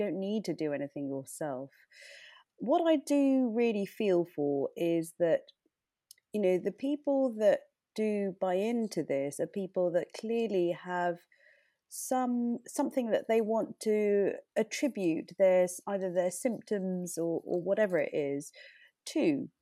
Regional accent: India; You know, I'm Indian, and being able to cook Indian food for my family so that my children appreciate their own roots

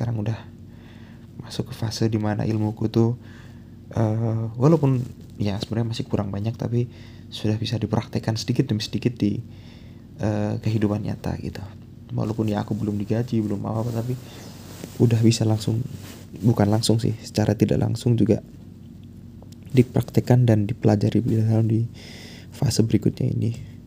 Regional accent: Yogyakarta, Special Region of Yogyakarta, Indonesia; terutama aku aslinya dari Jogja

